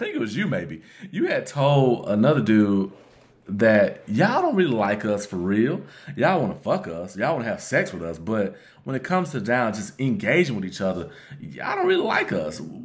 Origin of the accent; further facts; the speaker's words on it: Birmingham, Alabama, United States; We hail from Birmingham, Alabama. I grew up on the western side of Birmingham.